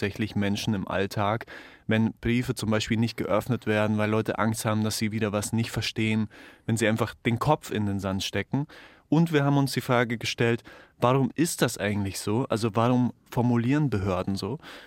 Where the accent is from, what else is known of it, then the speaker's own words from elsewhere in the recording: Bavaria, Germany; Ja, ich komme aus Oberbayern